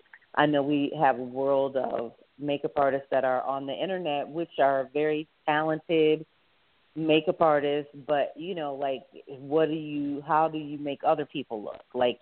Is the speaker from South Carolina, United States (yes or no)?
no; Toledo, Ohio, United States; moved away as an adult; now in New York, United States; I moved to New York from Toledo, Ohio, to become a fashion designer.